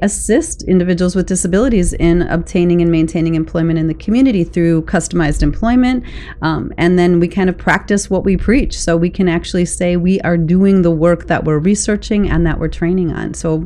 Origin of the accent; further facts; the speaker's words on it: Wisconsin, United States; I am. Go Badgers. Orange Bowl this year. So I'm from Wisconsin.